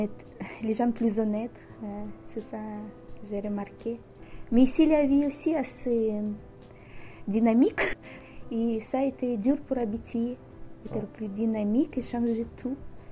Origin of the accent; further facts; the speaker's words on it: Belarus; French is a second language; now in France; je suis venue en France de Biélorussie. C'est un pays l'Est qui est assez loin de France. Je suis mariée avec un Breton.